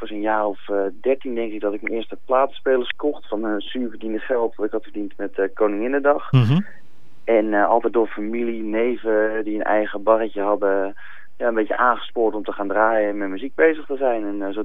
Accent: Hoorn, North Holland, Netherlands; born there; now in Amsterdam, Netherlands; Ik ben geboren in Hoorn in Noord-Holland. En inmiddels woonzaam in Amsterdam. En ik ben geboren in 1986, dus inmiddels 25 jaar.

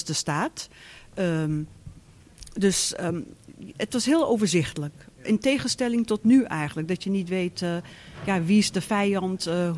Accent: South Africa; Want je groeit op tijdens de apartheid. Maar het is ik heb een geweldige jeugd gehad. Wij waren natuurlijk geprivilegeerd.

